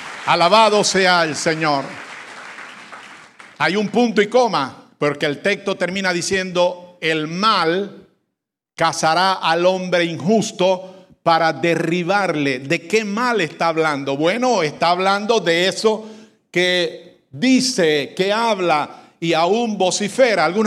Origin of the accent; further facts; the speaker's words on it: Panama; porque soy panameño y amo mi nación